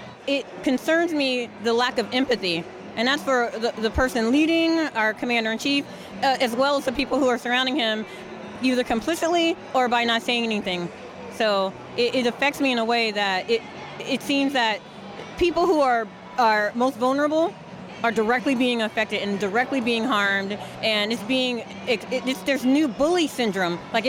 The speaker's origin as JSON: {"language": "English", "town": "Vallejo", "region": "California", "country": "United States", "said": "I'm from Vallejo, California, which is in the Bay Area. And I am a retired veteran, 20 years."}